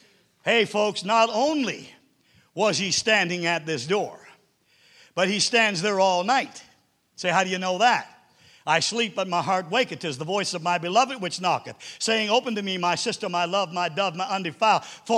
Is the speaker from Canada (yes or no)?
yes; Nova Scotia, Canada; Because I'm just an old country boy. I'm a Canadian from Nova Scotia.